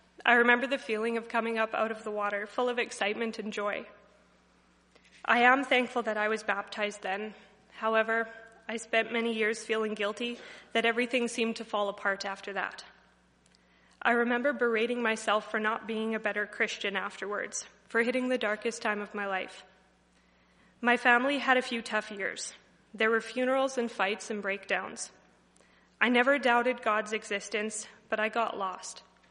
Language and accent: English; Weimark, Saskatchewan, Canada; I grew up in Weimark. I have an older brother, Nolan, and our parents are John and Suzanne. I attended Weimark School and then the Swift Current Comp